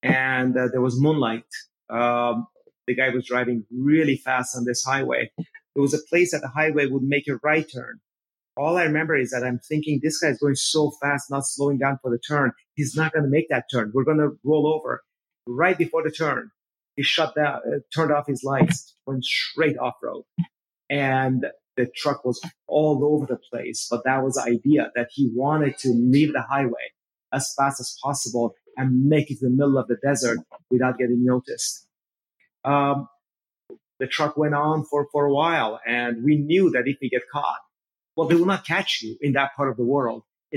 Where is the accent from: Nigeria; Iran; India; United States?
Iran; I really talk about three things. One is growing up in Iran, what was that like?